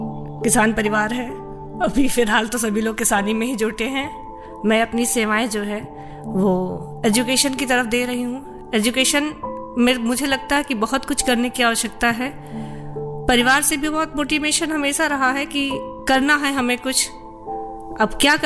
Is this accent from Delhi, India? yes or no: no; Uttar Pradesh, India; आपके गोंडा से थोड़ी सी दूरी पर हमारा गांव है।